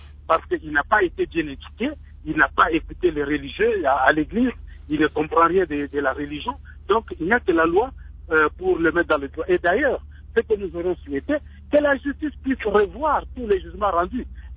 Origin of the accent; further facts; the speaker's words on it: DR Congo; je suis congolais quand même. Je suis dans mon pays.